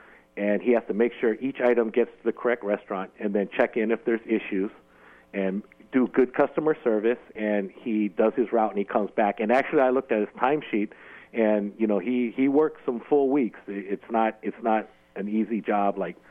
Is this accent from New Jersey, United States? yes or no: no; San Francisco, California, United States; No, not me, because I grew up in San Francisco.